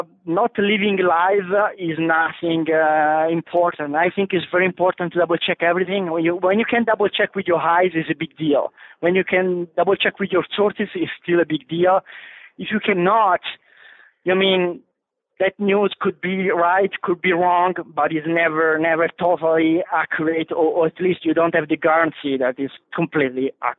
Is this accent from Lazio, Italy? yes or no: no; Tuscany, Italy; After I graduated in Siena, and I'm from Tuscany. Siena is a medieval city, very touristic place close to Florence.